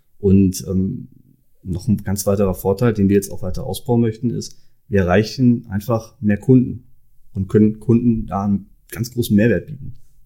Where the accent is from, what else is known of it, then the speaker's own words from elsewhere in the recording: Dülmen, North Rhine-Westphalia, Germany; born there; Ich bin 33 Jahre alt und wie das Unternehmen selbst auch gebürtiger Dülmer.